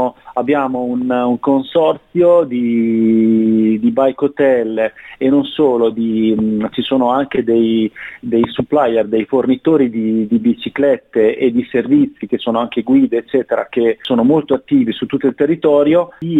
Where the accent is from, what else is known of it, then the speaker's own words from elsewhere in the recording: Rimini, Emilia-Romagna, Italy; Essendo riminese, diciamo ciclista da ormai 15 anni